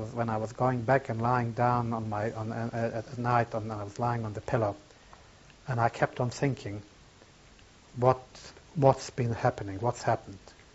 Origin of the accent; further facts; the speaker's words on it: Poland; English is a second language; moved away; I decided that it's time that I make my way back to Poland, to my hometown, and to see who is there